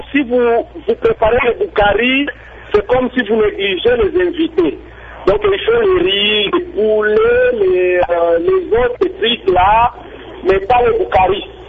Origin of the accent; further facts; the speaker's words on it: Lubumbashi, Haut-Katanga, DR Congo; Mais ici chez nous, à Lubumbashi, on mange les boukari